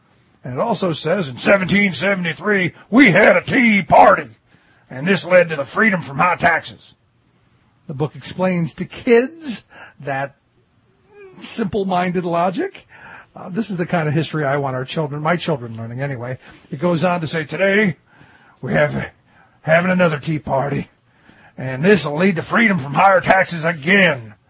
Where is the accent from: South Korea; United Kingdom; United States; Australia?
United States; Connecticut; born there; Oh, wait a minute. I was born in Connecticut.